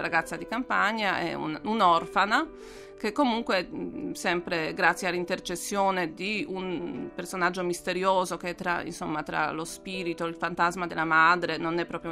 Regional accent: Kraków, Lesser Poland, Poland; Italian is a second language; ambientata proprio nella mia città natale, cioè Cracovia

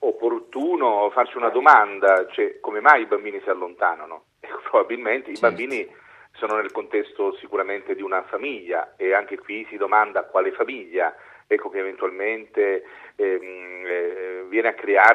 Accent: Rome, Lazio, Italy; Immaginate, io provengo da Roma

